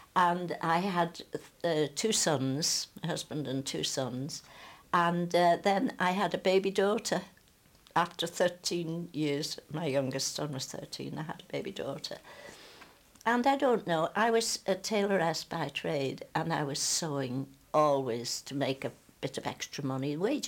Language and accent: English; Laxey, Isle of Man; I was born in Laxey in 1914, March 1914. Mm. So I lived in Laxey 17 years.